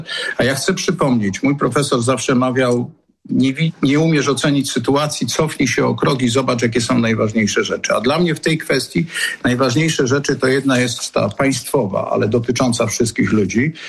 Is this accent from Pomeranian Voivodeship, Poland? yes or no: no; Greater Poland Voivodeship, Poland; ja jestem Wielkopolanin z krwi i kości.